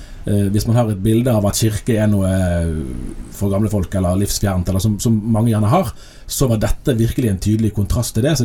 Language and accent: Norwegian; Bergen, Vestland, Norway; jeg har vokst opp i Bergen og gikk på en vanlig offentlig skole helt sør i kommunen her